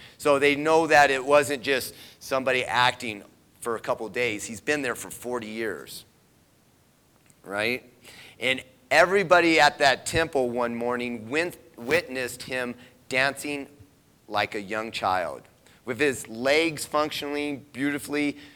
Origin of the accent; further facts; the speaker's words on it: Mesa, Arizona, United States; In Phoenix. I grew up in Phoenix. Well, Mesa, same difference.